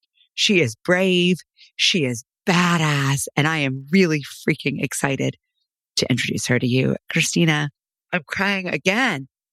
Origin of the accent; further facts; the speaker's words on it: Texas, United States; I grew up in Texas in the 1980s.